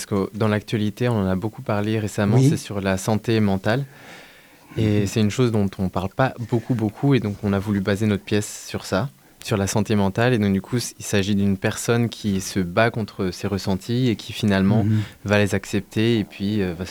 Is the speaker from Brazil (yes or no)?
yes; Brazil; Alors, je suis originaire du Brésil.